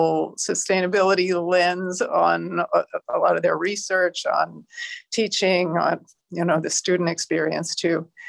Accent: Massachusetts, United States; I grew up in Massachusetts. My father was a professor at Harvard

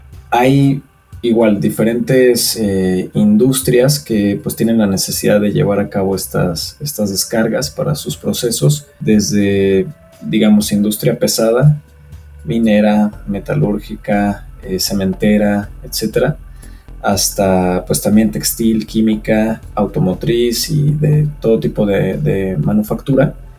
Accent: Mexico; para nosotros como pues mexicanos

